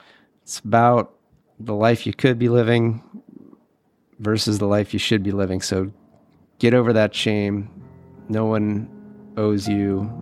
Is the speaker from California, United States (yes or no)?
yes; California, United States; and I'm from California, but I'm not, you know, the Hollywood type.